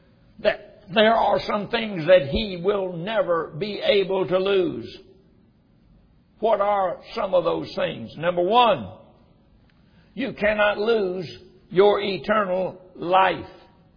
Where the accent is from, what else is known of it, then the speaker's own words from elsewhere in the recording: North Carolina, United States; I came from North Carolina. We didn't have a storm cellar.